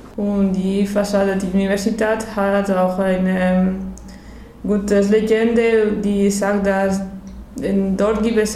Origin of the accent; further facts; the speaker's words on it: Salamanca, Castile and León, Spain; German is a second language; Ich komme aus Salamanca, Schweden, Madrid und Portugal. Sind westlich von Madrid, 200 Kilometer. Salamanca ist nicht so groß, aber er hat 160.000